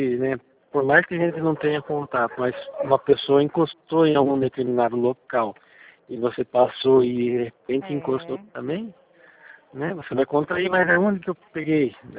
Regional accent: Itapetininga, São Paulo, Brazil; eu sou de Itapetininga. Itapetininga tem em torno de 160 mil habitantes.

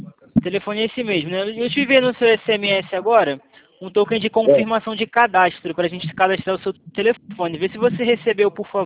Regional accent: Rio de Janeiro, Brazil; eu sou do Rio.

